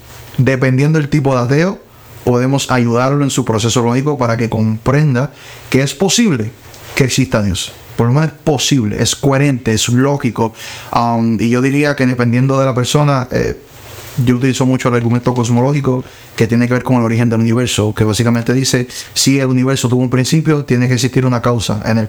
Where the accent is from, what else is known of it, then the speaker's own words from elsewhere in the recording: San Juan, Puerto Rico; ¿Dónde crecí? San Juan, Puerto Rico. Llevo ahí toda mi vida. No sé mucho que contarle mi historia de juventud. Soy de San Juan, Puerto Rico. Me moví como 6 veces, fíjate, sí, de casa.